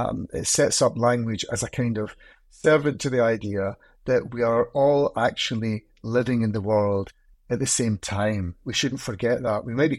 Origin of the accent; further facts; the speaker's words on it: Scotland, United Kingdom; also born or lived in London; So being a Scotsman myself, it felt like a gift.